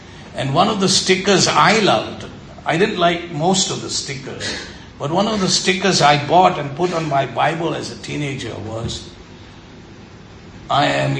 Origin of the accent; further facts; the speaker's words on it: Pune, Maharashtra, India; might call myself an NRI, really, or an OCI, or whatever I want to call myself, but it's temporary, being an Indian, being a Puneite.